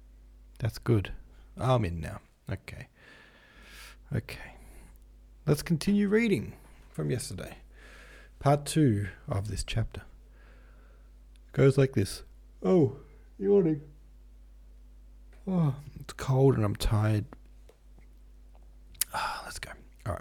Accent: United States; but I'm American and our public transit is non-existent, especially in rural America

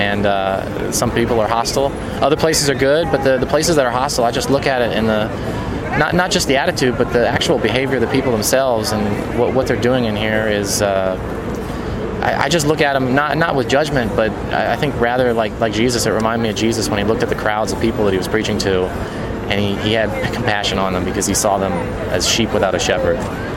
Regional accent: Cincinnati, Ohio, United States; I'm from Ohio, Cincinnati area.

